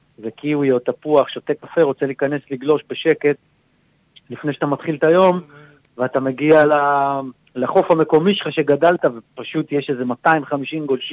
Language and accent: Hebrew; Ramat HaSharon, Tel Aviv District, Israel; now in Herzliya, Israel; אני גדלתי ברמת השרון, נולדתי בתל אביב, גרתי עד איזה גיל 25 ברמת השרון. אחרי זה עברתי לתל אביב, גרתי שם כמעט 9 שנים, סליחה, פחות 7 שנים, ואז עברתי לנוף ים בהרצליה, גרתי שם 6 שנים